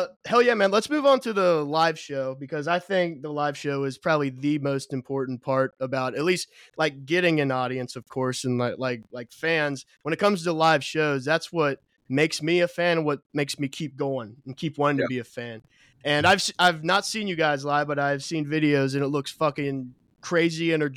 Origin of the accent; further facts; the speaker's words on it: Cincinnati, Ohio, United States; Like I'm from Cincinnati, and like, we don't have really any music scene here